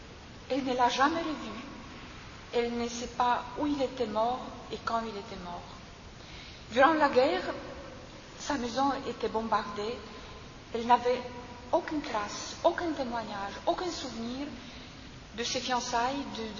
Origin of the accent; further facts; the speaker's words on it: Poland; accent: Polish; French is a second language; mon français est loin d'être parfait et il me joue des tours. Et pour mon accent aussi, qui n'est pas de Bourgogne, mais qui vient de Pologne.